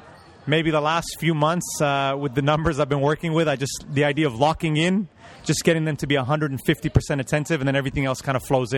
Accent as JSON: {"language": "English", "country": "Japan", "tie": "born or raised there", "said": "growing up in Japan"}